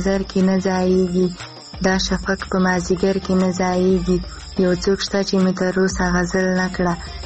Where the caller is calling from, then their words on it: Khyber Pakhtunkhwa, Pakistan; زه خبرې له وزیرستان یم